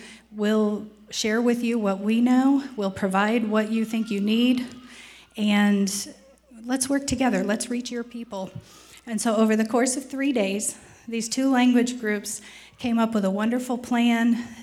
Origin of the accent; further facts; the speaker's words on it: Bentley Creek, Pennsylvania, United States; I'm actually from Bentley Creek, just over the hill.